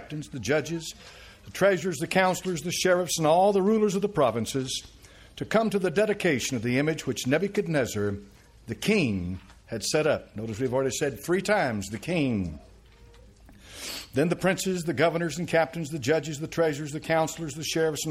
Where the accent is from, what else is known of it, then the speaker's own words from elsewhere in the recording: Tennessee, United States; born there; I was born on September the 17th, 1946, Knox County, Tennessee, General Hospital, as an American.